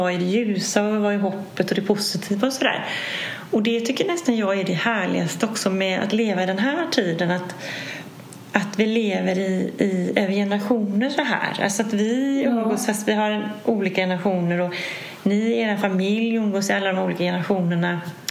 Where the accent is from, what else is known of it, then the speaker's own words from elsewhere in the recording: Sweden; jag sa till min dotter att jag känner mig mer som europé idag än som svensk.